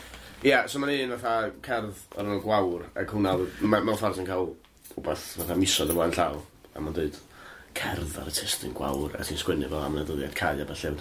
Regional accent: Wales, United Kingdom; A dwi'n Gymru hefyd. Dwi'n dod o Gymru.

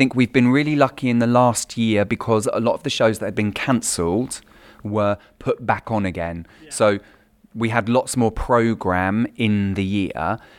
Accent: Plymouth, South West England, United Kingdom; I worked in a small youth theatre in Plymouth, Devon, which is my hometown.

